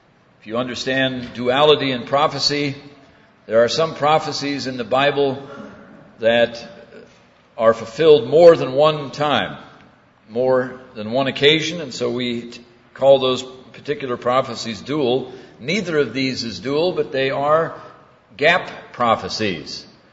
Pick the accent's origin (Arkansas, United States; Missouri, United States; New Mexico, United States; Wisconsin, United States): Missouri, United States; St. Louis; We're both from the great state of Missouri. I'm from St. Louis.